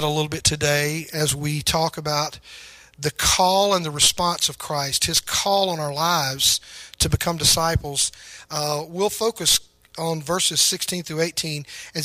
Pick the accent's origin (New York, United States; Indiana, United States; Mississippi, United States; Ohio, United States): Mississippi, United States; Pascagoula; we grew up down on the Gulf Coast, and it was very common in our surroundings down there to see shrimp boats and fishing boats, and we had neighbors even in our, remember when we were being raised there on Bel Air Street in Pascagoula, Mississippi.